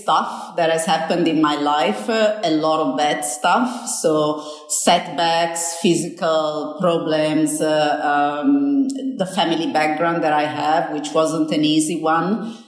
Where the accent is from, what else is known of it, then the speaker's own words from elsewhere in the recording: Italy; accent: Italian; English is a second language; moved away as an adult; I don't see myself as Italian anymore. As you know, I've been over 30 years away from Italy. My accent maybe still has some Italian roots.